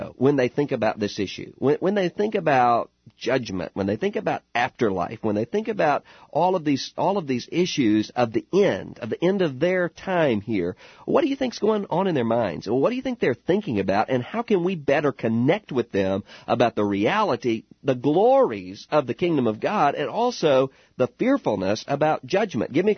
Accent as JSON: {"language": "English", "region": "Mississippi", "country": "United States", "tie": "born or raised there", "said": "I saw this just recently in my hometown back in Mississippi"}